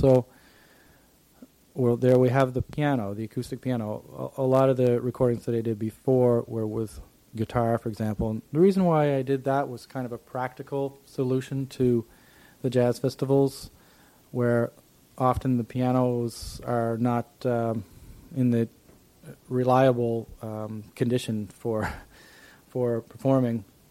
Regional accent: Sackville, New Brunswick, Canada; in my hometown of Sackville, New Brunswick

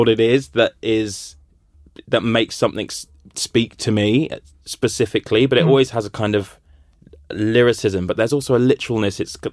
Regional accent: Brighton, South East England, United Kingdom; I remember when I grew up in Brighton

